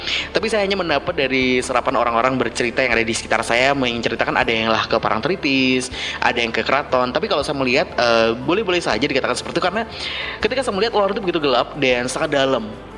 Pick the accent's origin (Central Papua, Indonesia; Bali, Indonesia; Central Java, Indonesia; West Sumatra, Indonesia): Central Java, Indonesia; Surakarta; saya kan berasal dari Solo